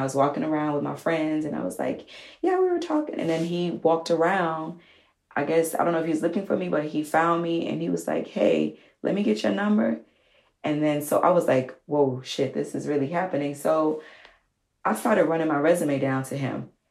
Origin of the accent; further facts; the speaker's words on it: the South, United States; And mind you, I'm from the South.